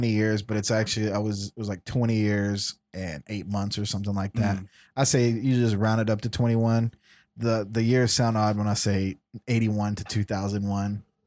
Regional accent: United States; This is my family and this is my culture and it's okay. And it's okay to be this. I'm an American too.

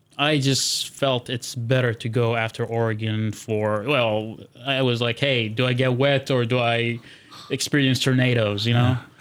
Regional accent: Jabriya, Hawalli, Kuwait; Well, I grew up in Jabriya.

